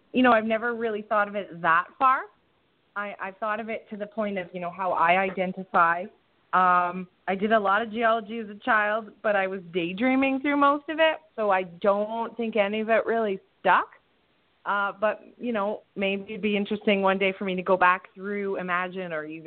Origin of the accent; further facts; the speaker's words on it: Canada; I know that even though I'm Canadian and a lot of my publishers are Canadian